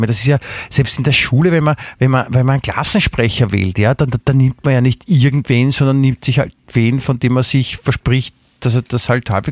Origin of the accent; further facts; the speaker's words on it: Vienna, Austria; da darf man auch als Wiener darf man auch Motschkan verdammt noch einmal